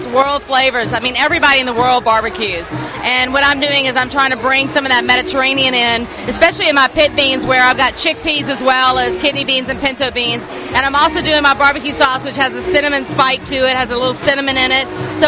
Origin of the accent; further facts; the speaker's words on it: Mississippi, United States; I'm Greek. I come from Mississippi.